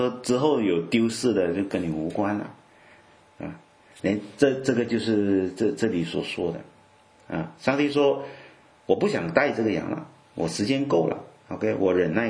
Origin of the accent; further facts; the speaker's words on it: Malaysia; also born or lived in Canada; now in France; 我是东方人我是从马来西亚来。